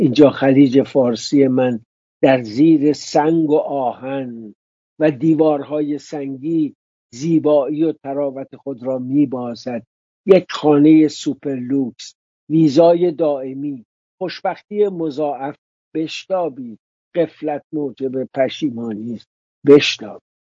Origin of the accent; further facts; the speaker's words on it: Iran; یه بار تو کویت گفتم آن سوی آبا وطنم بود